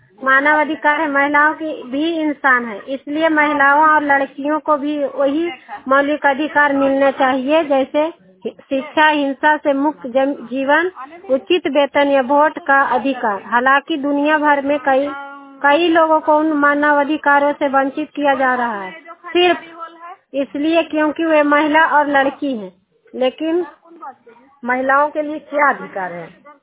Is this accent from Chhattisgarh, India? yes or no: no; Nardiganj, Bihar, India; मैं नारजीगंज से ब्लॉक से बिलोंग करती हूँ।